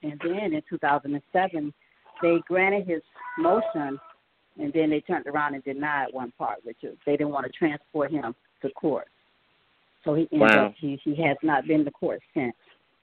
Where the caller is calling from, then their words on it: Orlando, Florida, United States; I'm calling from Orlando, Florida.